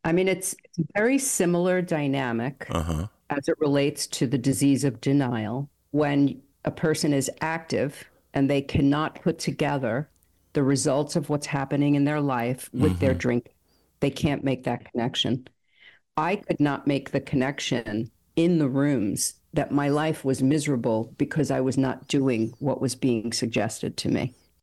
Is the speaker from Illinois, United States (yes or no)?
no; Bronx, New York, United States; I grew up in the South Bronx in a very violent time, in a very scary neighborhood.